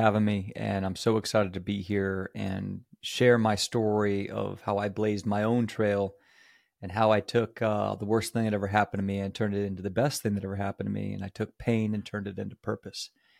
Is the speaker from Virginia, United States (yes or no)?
yes; Haymarket, Virginia, United States; also born or lived in Kansas / Georgia; So I was born in Kansas, and my parents were kind of moving around for my dad's job. So it was Kansas, Georgia. Then we landed in Virginia, in the middle of nowhere, Virginia, Haymarket, Virginia. And I was raised there